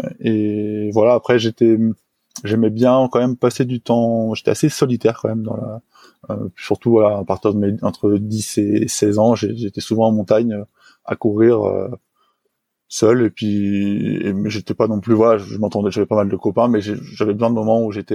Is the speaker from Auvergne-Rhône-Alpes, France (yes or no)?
yes; Le Reposoir, Auvergne-Rhône-Alpes, France; Donc moi, j'ai grandi dans un petit village de montagne qui s'appelle Le Reposoir. Qui est niché dans une vallée à 1000 mètres d'altitude.